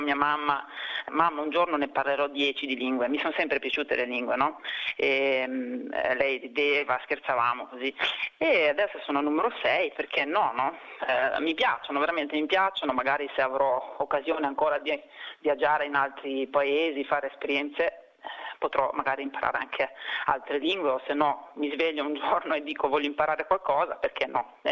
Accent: Slovenia; Italian is a second language; moved away as an adult; io sono slovena, di origine slovena, la mia terra è la Slovenia dove sono nata, lì c'ho la mia famiglia che vive là. Ho studiato, ho vissuto lì, finito l'università e poi sono andata in giro per il mondo

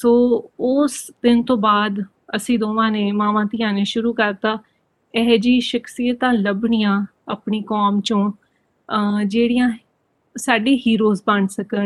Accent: Chandigarh, India; ਜੀ ਅਤੇ ਚੰਡੀਗੜ੍ਹ ਦੀ ਜੰਮਪਲ ਹਾਂ।

